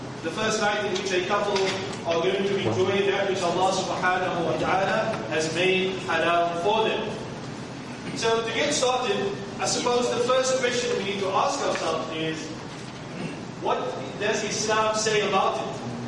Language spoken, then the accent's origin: English; Cape Town, Western Cape, South Africa; Cape Town, South Africa, my hometown.